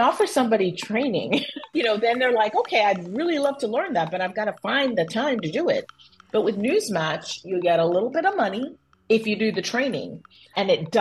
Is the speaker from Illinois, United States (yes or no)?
no; Miami, Florida, United States; Knight Foundation is headquartered in Miami. So I stayed in my hometown